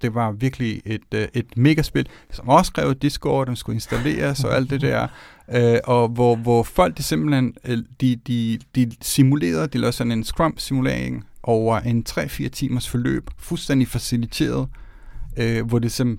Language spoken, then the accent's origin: Danish; Umbria, Italy; also born or lived in Rome; jeg kommer selv fra Umbrien og Rom